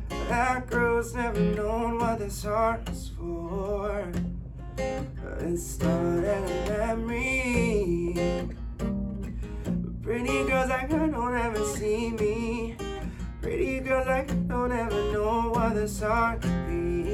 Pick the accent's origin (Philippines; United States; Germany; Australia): United States; Greensboro, North Carolina; also born or lived in Miami; Yeah, I grew up in Greensboro. I mean, I was born in Miami, Florida, but I grew up in Greensboro.